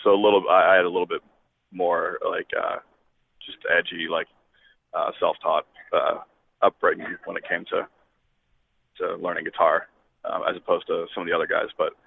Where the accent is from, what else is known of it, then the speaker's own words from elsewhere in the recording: Washington, District of Columbia, United States; I grew up in Washington, D.C., and I was playing with my band there.